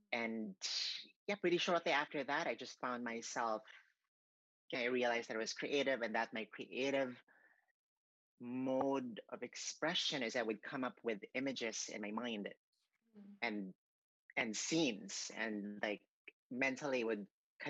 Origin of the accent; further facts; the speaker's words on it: Cebu, Central Visayas, Philippines; I was four and my mom took me to, and this was in my hometown in Cebu in the Philippines, and my mom took me to this movie palace